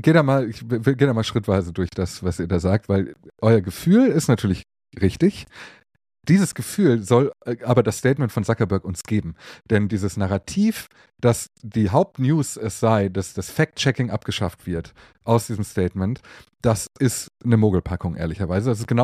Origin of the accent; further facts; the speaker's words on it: Mülheim an der Ruhr, North Rhine-Westphalia, Germany; ich komme aus Mülheim an der Ruhr. Das ist eine kleine Stadt im Ruhrgebiet, die hat 175.000 Einwohnerinnen und Einwohner